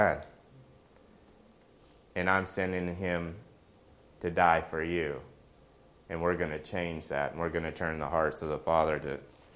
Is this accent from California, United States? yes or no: no; Oklahoma, United States; Like, where I come from, Where I grew up in Oklahoma, we didn't have a bunch of rocks, right?